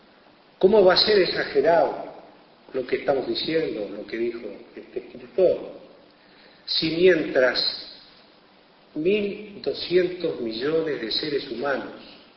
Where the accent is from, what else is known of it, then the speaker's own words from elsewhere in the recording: Uruguay; todos quienes somos universitarios uruguayos